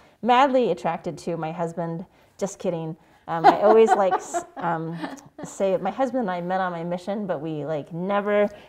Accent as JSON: {"language": "English", "region": "California", "country": "United States", "tie": "born or raised there", "said": "So I guess I could say that I grew up in Southern California. It's a super fun, diverse place."}